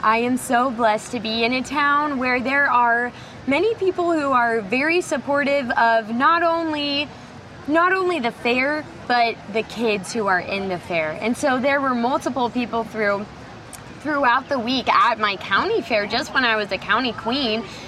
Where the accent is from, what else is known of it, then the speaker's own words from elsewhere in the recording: Iowa, United States; Well, then he called Davis, and I thought, wait, I'm from Davis.